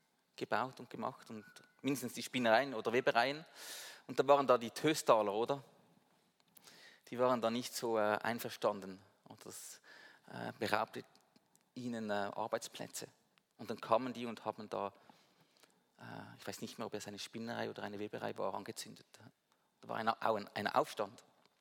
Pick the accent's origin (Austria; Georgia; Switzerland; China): Switzerland; Winterthur, Zurich; Wir Winterthurer, wir wollen nicht als Zürcher bezeichnet werden. Wir sind Winterthurer.